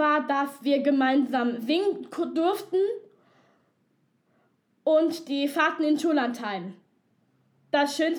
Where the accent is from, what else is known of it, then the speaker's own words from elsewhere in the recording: Munich, Bavaria, Germany; Ich komme aus München-Pasing. Also ich bin in Pasing geboren, aber ich komme aus München-Leim.